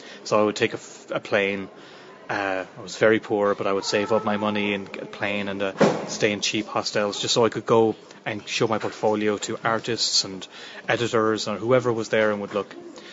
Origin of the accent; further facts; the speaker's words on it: Ireland; I'm from Ireland, which is a small island. There wasn't, where I'm from, there was not a lot of comics